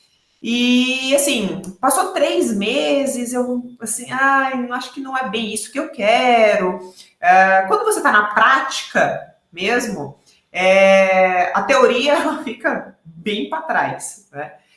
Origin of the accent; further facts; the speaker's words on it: Unaí, Minas Gerais, Brazil; Eu sou do interior de Minas Gerais, numa cidade chamada Unaí, uma pacata cidade do Noroeste Mineiro, pacata nada.